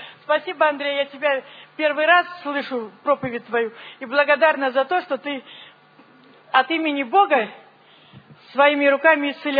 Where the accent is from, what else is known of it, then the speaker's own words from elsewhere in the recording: Novosibirsk, Novosibirsk Oblast, Russia; Я вчера свидетельствовала, я из Новосибирска.